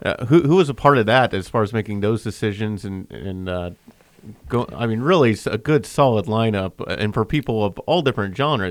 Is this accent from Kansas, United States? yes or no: yes; Winfield, Kansas, United States; I'm from Winfield, Kansas